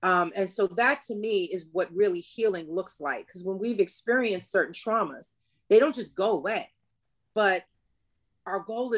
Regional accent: West Coast, United States; I mean, yes, Black and white, but, you know, I'm from the West Coast, you're from the East Coast.

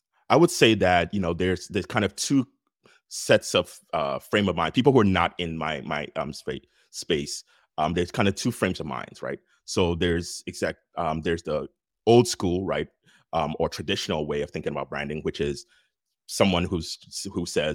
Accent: Ghana; also born or lived in Liberia; I told you the story about me growing up in Ghana and Liberia

